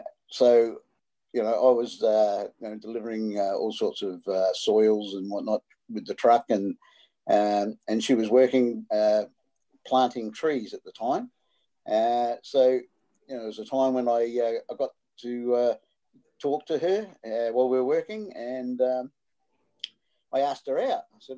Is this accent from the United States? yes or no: no; Adelaide, South Australia, Australia; I'm also from Adelaide.